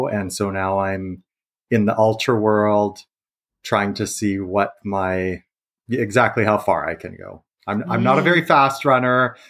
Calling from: Saskatchewan, Canada; Sure. Yeah, I'm phoning from Saskatchewan. I'm a farmer out in East Central Saskatchewan.

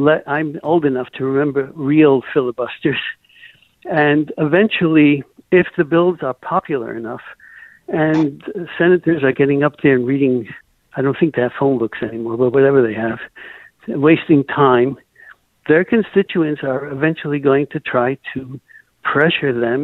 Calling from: Riverdale, New York, United States; I'm from the Riverdale

